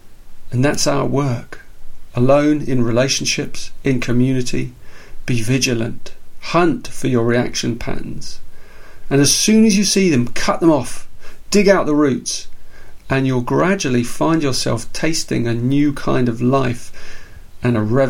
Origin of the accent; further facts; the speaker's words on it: England, United Kingdom; I mean, I'm English and he was a monk.